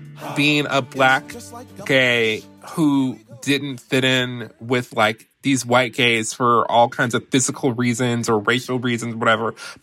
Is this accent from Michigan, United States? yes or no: yes; Detroit, Michigan, United States; So, you know, as I mentioned before, I'm from Detroit, mm-hmm. and I actually came of age in the mid to late 90s as a gay teenager.